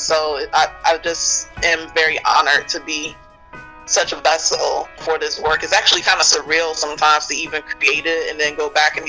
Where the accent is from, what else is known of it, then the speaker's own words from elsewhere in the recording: United States; that's only because I'm Black American and I don't feel comfortable just grabbing people from other people's cultures